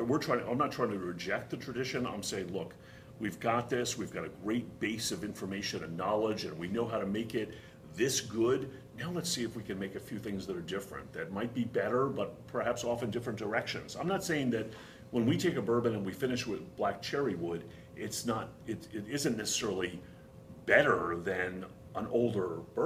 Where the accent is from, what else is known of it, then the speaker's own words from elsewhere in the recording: Boston, Massachusetts, United States; accent: Boston; moved away as an adult; now in Cleveland, United States; You know, you can probably tell from my very thick Boston accent that I'm from Boston. You know, I moved here about 11 years ago.